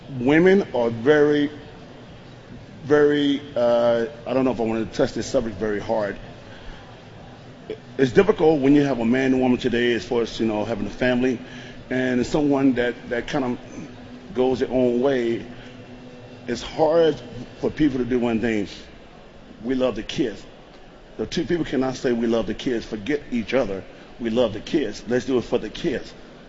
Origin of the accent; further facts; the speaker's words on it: Philippines; No, I'm Filipino. Filipino.